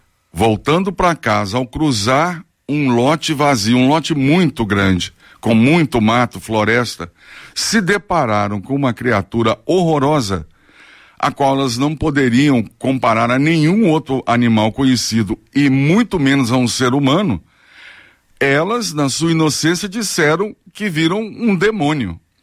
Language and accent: Portuguese; Três Corações, Minas Gerais, Brazil; Eu fui alfabetizado em língua portuguesa lá em Três Corações, dista 25 quilômetros de Varginha.